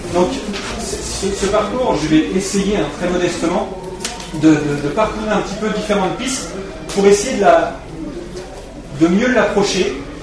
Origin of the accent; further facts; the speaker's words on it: Corbeil-Essonnes, Île-de-France, France; Je suis séminariste en formation à Bruxelles pour le diocèse de Bordeaux. Mais je suis originaire de Corbeil-Essonnes